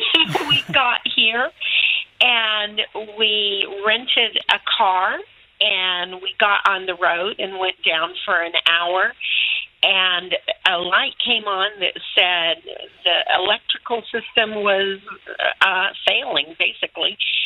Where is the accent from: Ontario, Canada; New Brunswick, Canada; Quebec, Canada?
New Brunswick, Canada; we came over from New Brunswick.